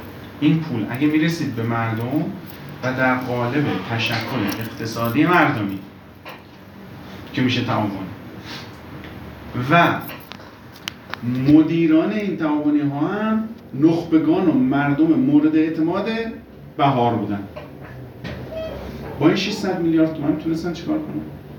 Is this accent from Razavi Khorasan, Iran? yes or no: no; Hamedan, Hamadan, Iran; حالا از شهر خودم مثلا بزنم از همدان مثلا نزنیم